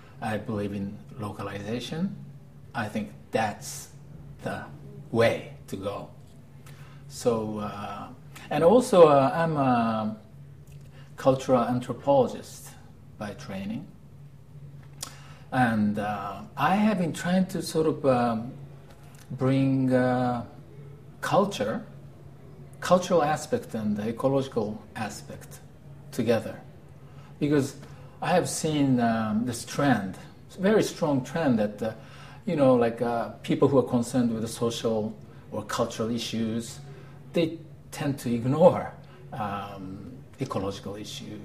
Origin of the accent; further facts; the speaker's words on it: Japan; I'm from Japan.